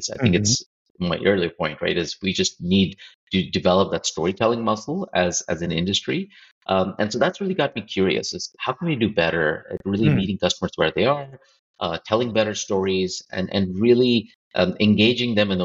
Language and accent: English; India; Growing up in India, cricket's big there.